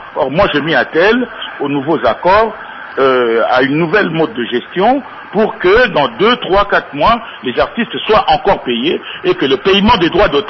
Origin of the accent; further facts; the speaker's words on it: DR Congo; je suis congolais.